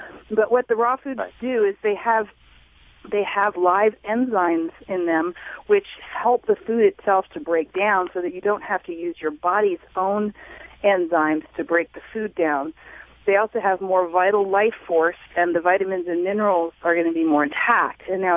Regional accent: Richmond, Virginia, United States; now in Sedona, United States; I grew up in Richmond, Virginia, and then I was traveling a lot in California and Hawaii and Oregon and Arizona, for about 7 years before I settled here in Sedona.

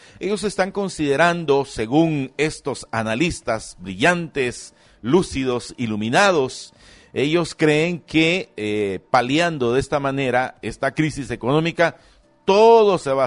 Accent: Guatemala

